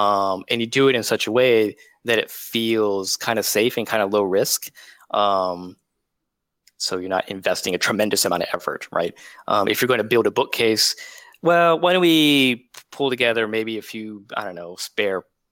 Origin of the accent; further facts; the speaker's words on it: Ruston, Louisiana, United States; Versus, you know, I grew up in Louisiana, right? Ruston, Louisiana, home of the Bulldogs, I may say.